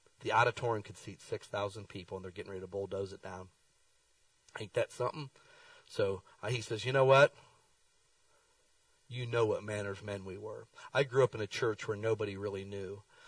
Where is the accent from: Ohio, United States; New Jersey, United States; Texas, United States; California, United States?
Ohio, United States; Akron; I grew up a church in Akron, Ohio